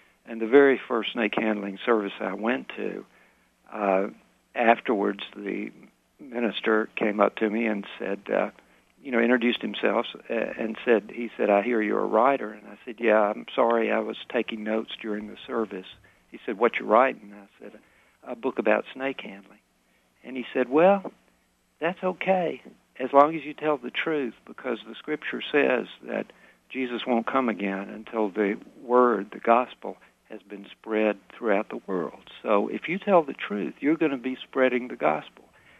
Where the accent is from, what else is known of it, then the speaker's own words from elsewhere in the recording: Southern United States, United States; I'm a Southerner, a poor Southerner. I loved snakes when I was a kid